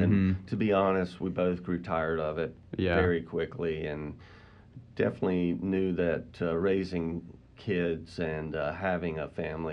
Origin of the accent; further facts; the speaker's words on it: Monroe, North Carolina, United States; Monroe, North Carolina.